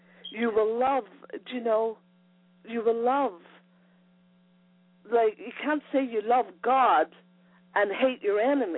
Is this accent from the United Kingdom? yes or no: yes; Northern Ireland, United Kingdom; We all know about Northern Ireland. Growing up in Northern Ireland about Protestants and Catholics.